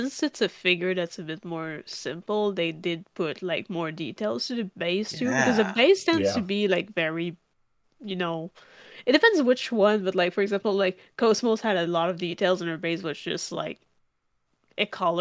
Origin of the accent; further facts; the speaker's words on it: Canada; I can't remember also because like I'm Canadian, so I see both the Canadian and US price